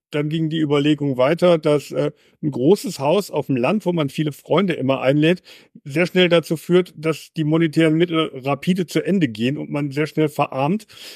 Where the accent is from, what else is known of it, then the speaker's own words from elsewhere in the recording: Essen, North Rhine-Westphalia, Germany; Ich komme aus Essen